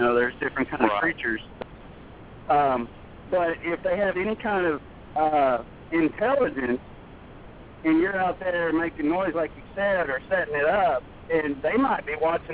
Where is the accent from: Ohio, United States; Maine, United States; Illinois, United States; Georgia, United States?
Ohio, United States; I'm from Ohio, and where the Ohio Grass Monster is within an hour of where I grew up.